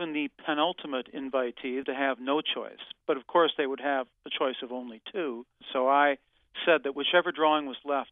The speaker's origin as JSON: {"language": "English", "region": "Michigan", "country": "United States", "tie": "born or raised there", "said": "But yes, I grew up in Michigan, and my high school had a very high academic standard"}